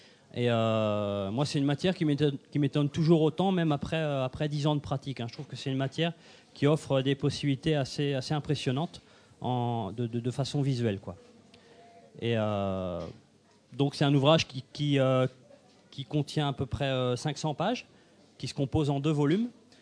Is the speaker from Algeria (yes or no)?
no; France; now in Belgium; je suis originaire de France. Je travaille depuis 26 ans en pâtisserie et depuis 10 ans, plus particulièrement en chocolat. Et ça fait 12 ans que je travaille aussi en Belgique.